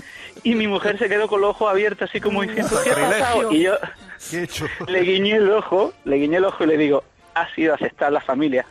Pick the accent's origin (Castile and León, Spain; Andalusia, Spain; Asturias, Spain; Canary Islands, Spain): Andalusia, Spain; Marbella; Yo soy de Málaga, de Marbella, y ahí nos hemos criado, tengo 45 años, con muchos hijos de suecas